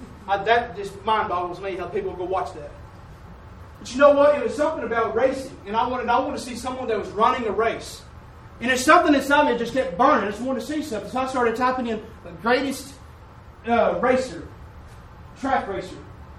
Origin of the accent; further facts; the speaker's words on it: Oklahoma, United States; I'm from Oklahoma.